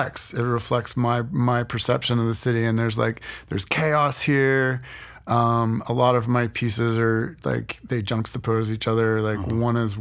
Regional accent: Altoona, Pennsylvania, United States; now in Pittsburgh, United States; I grew up in Altoona, Pennsylvania.

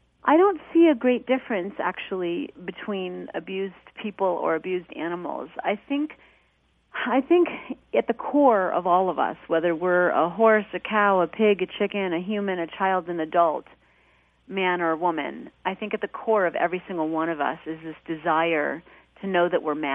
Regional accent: East Coast, United States; And I grew up on the East Coast, so if there were animals in the woods or the lakes that seemed injured, lost, or hungry, I would bring them home.

